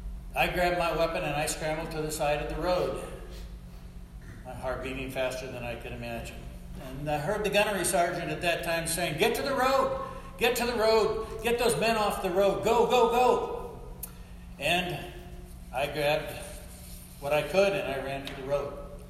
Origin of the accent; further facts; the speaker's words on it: Minnesota, United States; I grew up in Minnesota, and at an early age, I wanted to be a minister in our family's religious tradition.